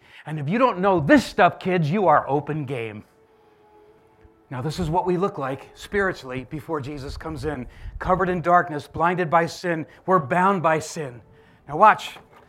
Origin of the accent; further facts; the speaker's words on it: New Jersey, United States; I grew up in South Jersey